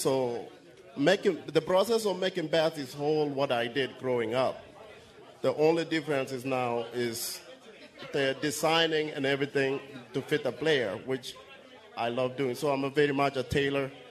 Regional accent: Kenya; I'm from Kenya.

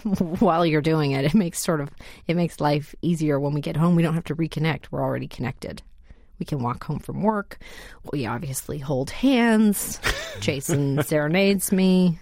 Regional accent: Canada; born there; I'm Canadian by birth.

